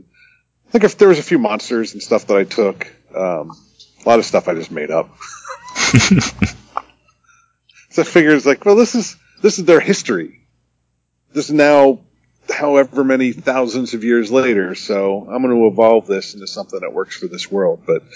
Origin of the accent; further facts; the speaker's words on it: New Jersey, United States; I grew up in New Jersey, so I don't know if that helps explain the violence that our game sessions were going through.